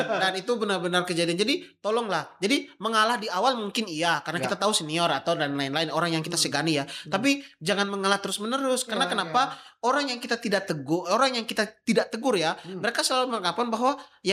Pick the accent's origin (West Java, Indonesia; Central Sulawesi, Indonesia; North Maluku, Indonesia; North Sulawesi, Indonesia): North Maluku, Indonesia; Ternate; Kalau kita orang Ternate ya, orang timur kan jam 9 masih normal lah ya.